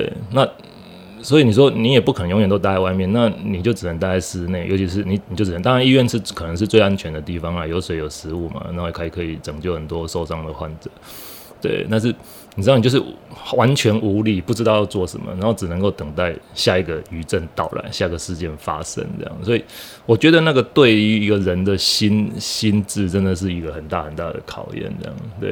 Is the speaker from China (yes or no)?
no; Hualien County, Taiwan; 其实我们花莲人对地震是没有感觉